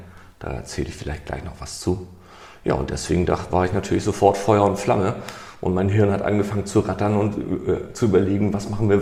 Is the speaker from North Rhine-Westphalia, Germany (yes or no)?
no; Hamburg, Germany; Ich komme aus Hamburg, ne?